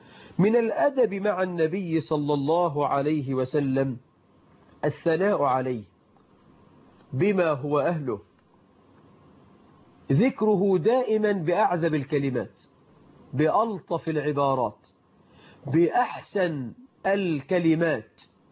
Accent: Egypt; بلدنا مصر

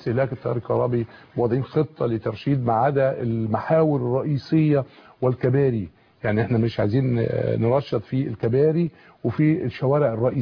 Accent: Cairo, Cairo Governorate, Egypt; عندنا في القاهرة

